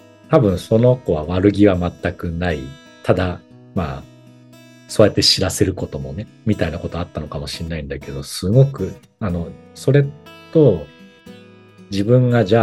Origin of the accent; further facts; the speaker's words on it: Ibaraki, Japan; 本当は僕の実家も被災したから、実家の茨城のあたりをあのなんとかこう助けようと思っていたんだけれども